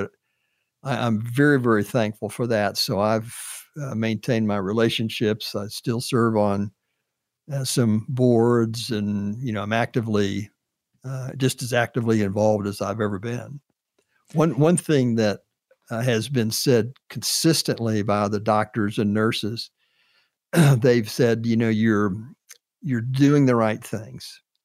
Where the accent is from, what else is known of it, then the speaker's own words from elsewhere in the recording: Daytona Beach, Florida, United States; I was from Daytona Beach originally.